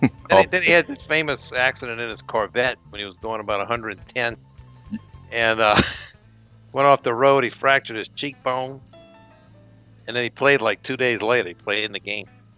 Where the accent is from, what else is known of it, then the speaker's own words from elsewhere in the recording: LaPlace, Louisiana, United States; born there; A Saints fan because I was born in LaPlace and Saints got their franchise. That was my team, a local team.